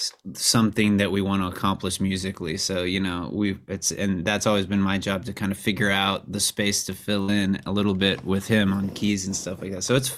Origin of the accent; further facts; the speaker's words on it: Lake Jackson, Texas, United States; now in Austin, United States; I did grow up south of Houston in Lake Jackson and spent my time growing up in the Houston area, and then moved to Austin for school and whatnot